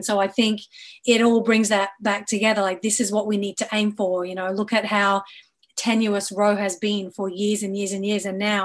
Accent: California, United States; I mean, Rep. Judy Chu is from my home state, California

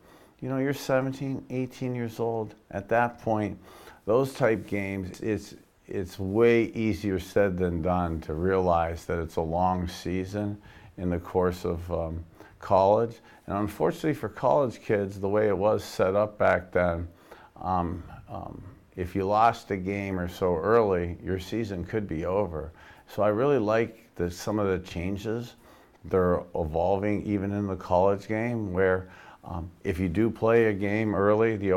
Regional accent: Youngstown, Ohio, United States; as a little boy growing up in Youngstown, Ohio, where you'd go to the old Three Rivers Stadium, and the Cleveland Browns never won there.

